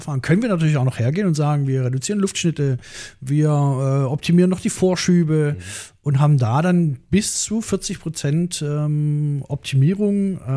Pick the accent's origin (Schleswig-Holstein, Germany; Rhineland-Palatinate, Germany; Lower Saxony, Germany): Lower Saxony, Germany; Oldenburg; ich komme aus Oldenburg, Flachland